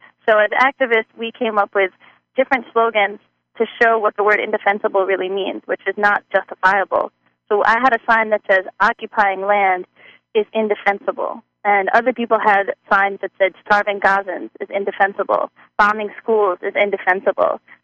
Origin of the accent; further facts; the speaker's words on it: United States; I felt like it was my responsibility also as an American to take that stand because our tax dollars are going to fund the occupation. So I knew that both as a Jewish person and as an American